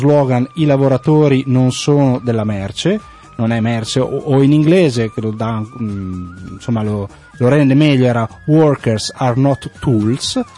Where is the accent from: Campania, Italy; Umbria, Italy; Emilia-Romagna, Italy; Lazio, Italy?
Emilia-Romagna, Italy; now in Brussels, Belgium; io vengo dall'Emilia Romagna